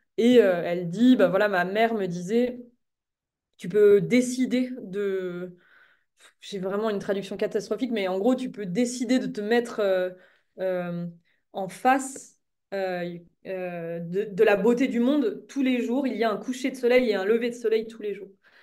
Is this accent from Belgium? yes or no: no; Auvergne-Rhône-Alpes, France; Moi, j'ai grandi en Haute-Savoie